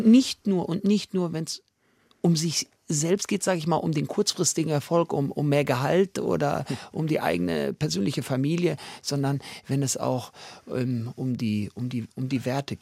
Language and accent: German; Frankfurt, Hesse, Germany; mit der Bedrohung bin ich in Frankfurt aufgewachsen, 74 geboren.